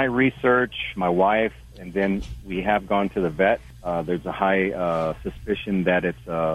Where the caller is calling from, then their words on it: Wyoming, United States; Well, I'm truck driving here in Wyoming.